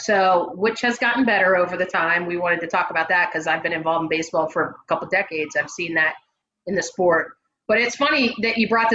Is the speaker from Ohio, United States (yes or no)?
no; Pennsylvania, United States; I grew up outside of the Philadelphia region. And so watching the Phillies, and I was, strangely enough, with my Irish heritage, a Red Sox fan early on.